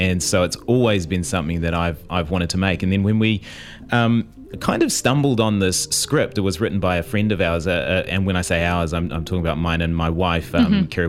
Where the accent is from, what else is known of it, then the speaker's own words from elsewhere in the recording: Manurewa, Auckland, New Zealand; I'm not Tongan myself, but I grew up in Manurewa, went to James Cook High School. So a really, really diverse population, a lot of Māori Pacific Islanders in the community.